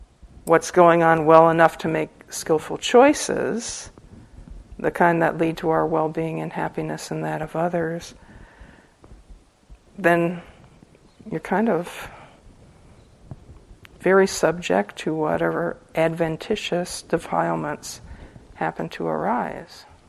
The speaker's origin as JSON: {"language": "English", "country": "Ireland", "said": "you started up with me, I'm Irish, and I'm going to finish it."}